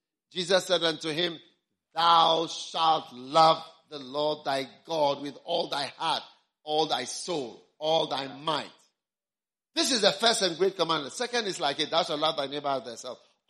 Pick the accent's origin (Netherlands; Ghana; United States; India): Ghana; I am not an American. I don't come from America. And our ministry is not from America. We are from Ghana, one of the poorest countries in the world. We have come here.